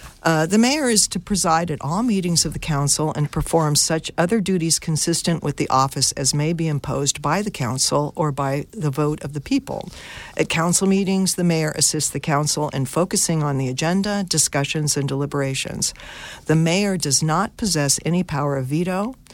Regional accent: Sonora, California, United States; I grew up in Sonora, went to Sonora High, graduated in the class of 1966, go Wildcats, and spent most of my career in the Bay Area.

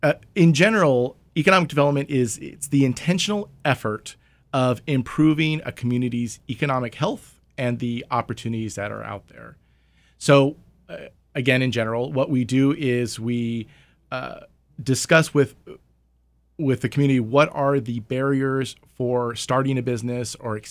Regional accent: Clovis, California, United States; now in Tuolumne County, United States; So I am originally from Clovis, California. That's where I was born and raised.

